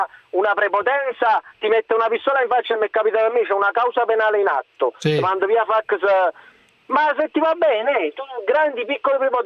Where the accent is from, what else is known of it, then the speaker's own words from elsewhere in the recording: Naples, Campania, Italy; lo dico da napoletano